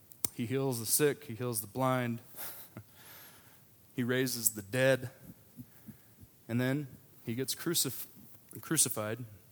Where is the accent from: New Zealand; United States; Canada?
United States; Nebraska; I'm from Nebraska. I can't really speak.